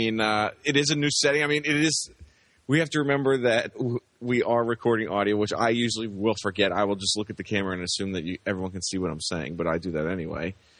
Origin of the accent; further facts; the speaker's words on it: North Carolina, United States; which that is my home state, so I could never wear such shirts.